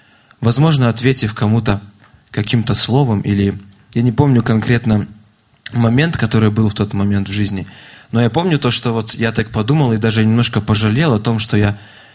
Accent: Maladzyechna, Minsk Region, Belarus; Когда мы вообще сами из Молодечного уже представляли нас, я тоже родился, вырос там.

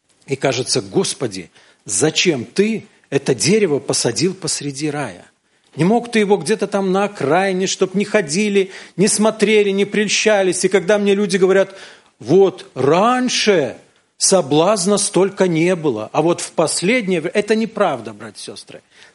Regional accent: Belarus; И когда мы, белорусы, говорим «сад», ну что у нас в саду в белорусском растет?

